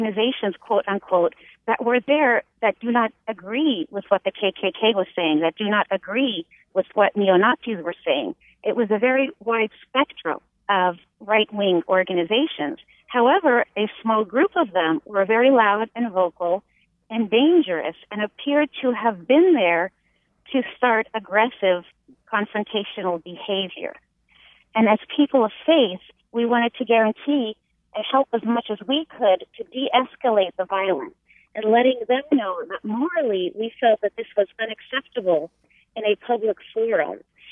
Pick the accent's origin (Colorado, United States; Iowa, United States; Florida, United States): Florida, United States; I grew up in Florida